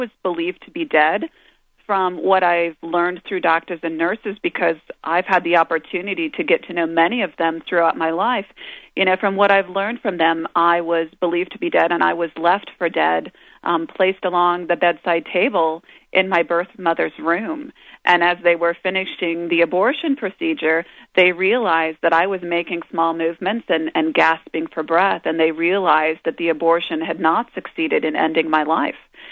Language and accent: English; Iowa, United States; I'm from Iowa.